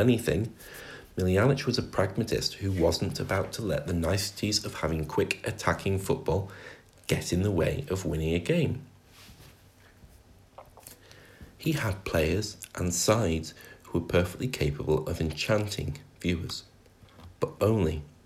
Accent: Scotland, United Kingdom; The 1966 World Cup would simply go on without them, and as a Scot, I can confirm that absolutely nothing of any importance happened there.

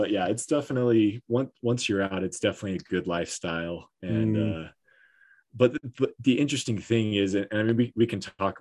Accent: Arizona, United States; also born or lived in Utah; now in Denver, United States; So I'm from Arizona actually. So, grew up in Arizona. That's where I met my wife as well. We went to high school together, and then, went to Utah for my undergraduate, and now I'm in Denver for dental school.

